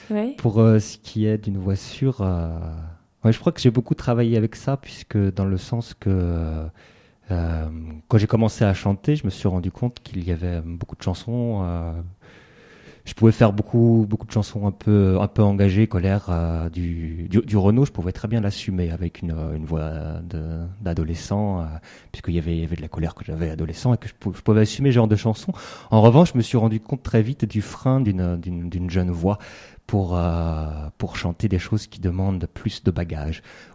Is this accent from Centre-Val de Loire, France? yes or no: no; Morlaix, Brittany, France; je suis breton, alors je ne le revendique pas forcément haut et fort puisque je ne le parle pas